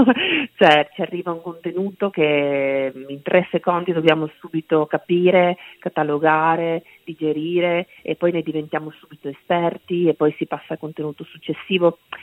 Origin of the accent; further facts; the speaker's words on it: Trieste, Friuli-Venezia Giulia, Italy; riporta alla mia terra, quindi ne sono tantissimo legata, e questo per dirti, ecco, che Trieste per me, oltre a essere casa e cuore